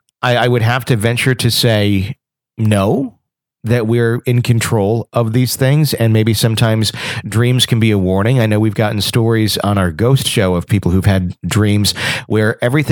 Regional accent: Wisconsin, United States; we worked together in the late 90s at that radio station in my hometown in Wisconsin.

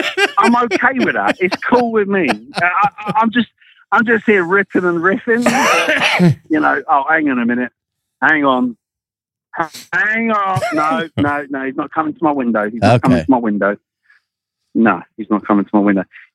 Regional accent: London, United Kingdom; I'm from London.

